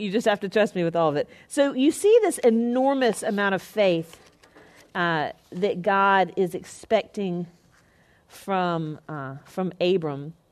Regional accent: Spartanburg, South Carolina, United States; So we're from Spartanburg, South Carolina, and so the only thing we ever knew about Atlanta is you'd fly through there

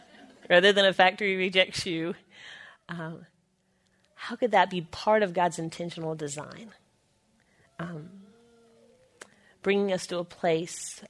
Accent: South Carolina, United States; This didn't happen a lot because I'm from South Carolina

